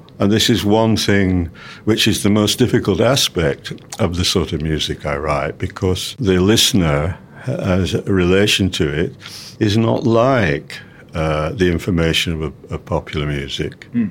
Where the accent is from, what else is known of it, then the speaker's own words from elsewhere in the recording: England, United Kingdom; I'm an English composer.